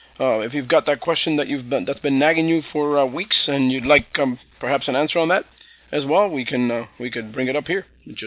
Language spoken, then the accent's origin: English; Miami, Florida, United States; I am from Miami, Florida.